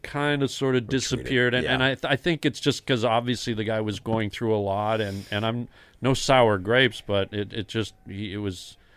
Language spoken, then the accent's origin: English; Toronto, Ontario, Canada; I grew up in Toronto, and when I was a kid in high school, me and all my buddies would walk downtown and hang out at a pizza parlor.